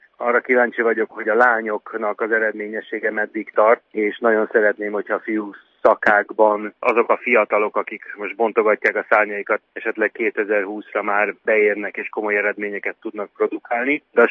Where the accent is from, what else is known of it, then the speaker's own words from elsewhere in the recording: Vác, Pest, Hungary; vagy visszamegyek szülővárosomba, Vácra